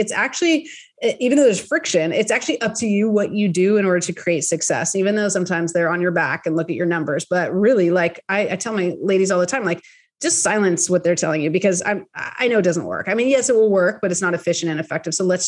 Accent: California, United States; I'm from the Bay Area, so I know how bad it is.

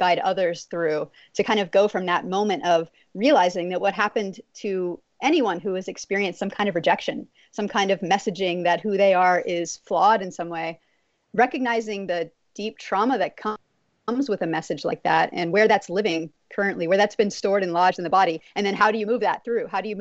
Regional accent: Texas, United States; I've always had pets growing up, but I grew up in Texas

